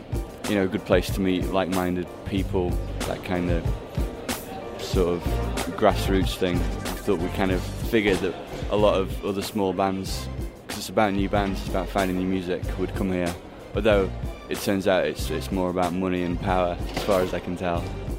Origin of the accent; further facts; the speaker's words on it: Sheffield, Yorkshire and the Humber, United Kingdom; I'm from Sheffield in the UK.